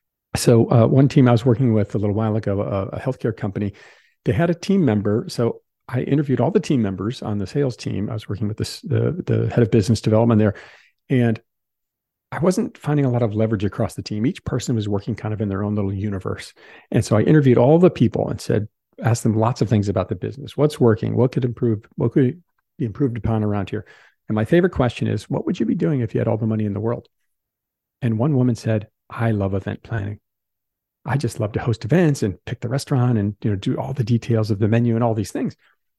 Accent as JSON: {"language": "English", "region": "Midwest", "country": "United States", "tie": "born or raised there", "moved": "as an adult", "lives_now": "New York, United States", "said": "I grew up in the Midwest, moved out to New York, began a career"}